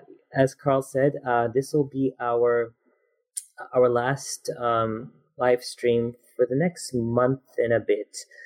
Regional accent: Canada; So I was born and raised in Canada, alhamdulillah, and I grew up in a family that we weren't really super religious or practicing.

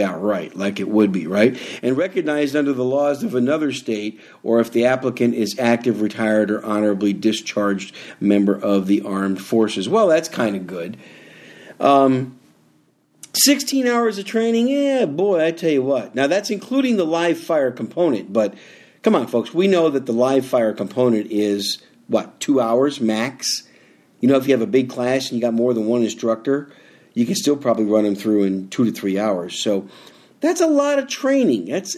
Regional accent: Wisconsin, United States; And my home state, my home state of Wisconsin finally got with the program.

